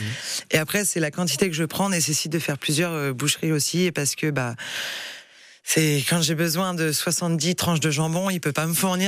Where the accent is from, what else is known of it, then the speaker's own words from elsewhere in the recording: Saint-Jouan-des-Guérets, Brittany, France; also born or lived in Saint-Malo; Alors, moi, je suis née à Saint-Malo, ouais. Mais j'ai vécu à Saint-Jouan-des-Guérets, c'est un petit patelin à côté, tout petit.